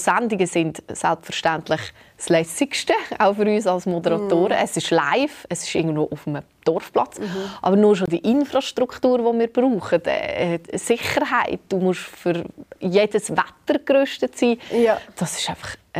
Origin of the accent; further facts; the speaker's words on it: Oberägeri, Zug, Switzerland; Ich will der ganzen Schweiz meine Heimat zeigen und beweisen, dass Oberägeri der schönste Ort in der ganzen Schweiz ist.